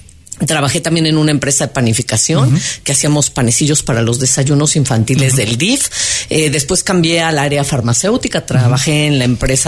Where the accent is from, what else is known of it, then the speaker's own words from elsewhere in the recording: Mexico City, Mexico; Y bueno, yo nací en la Ciudad de México.